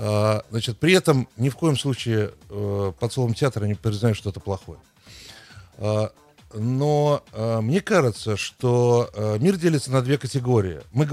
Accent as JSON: {"language": "Russian", "country": "Uzbekistan"}